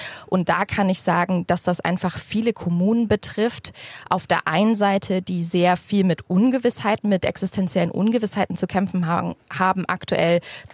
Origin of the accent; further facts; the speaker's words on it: Hamburg, Germany; Also ich komme aus Hamburg, ich forsche auch in Hamburg.